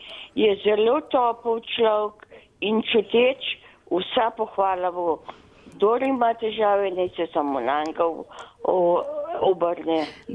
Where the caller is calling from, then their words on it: Ljubljana, Central Slovenia, Slovenia; Jaz sem iz Ljubljane